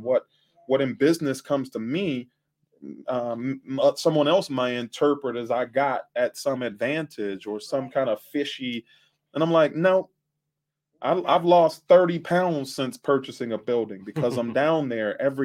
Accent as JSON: {"language": "English", "town": "Youngstown", "region": "Ohio", "country": "United States", "tie": "born there", "also_born_or_lived": "Birmingham, Alabama", "said": "I was born in Youngstown and we spent some time in Birmingham, Alabama."}